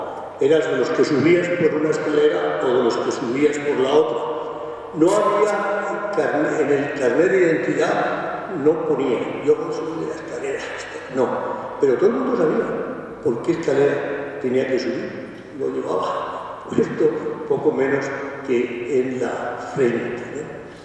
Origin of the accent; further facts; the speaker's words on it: Madrid, Community of Madrid, Spain; Yo recuerdo de niño, aquí en Madrid, el barrio donde yo vivía